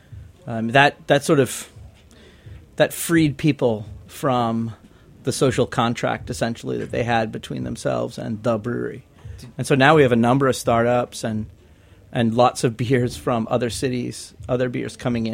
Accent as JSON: {"language": "English", "town": "St. Louis", "region": "Missouri", "country": "United States", "tie": "born or raised there", "lives_now": "Edinburgh, United Kingdom", "said": "I grew up in St. Louis, so I was born there, and longtime blues fan. Obviously, a big Cards fan. So, but I escaped, as many people do, from a city with no mountains and no ocean. And I ended up after a number of years in Edinburgh."}